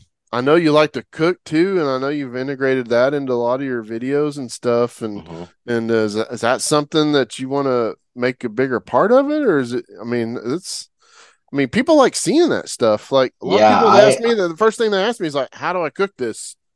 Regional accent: Oklahoma, United States; moved away; It's like I'm from Oklahoma originally. And so, man, when I moved down here, and I would go back home

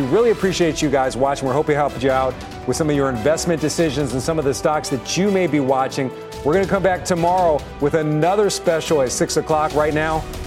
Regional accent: Philadelphia, Pennsylvania, United States; I'm from Philadelphia, too.

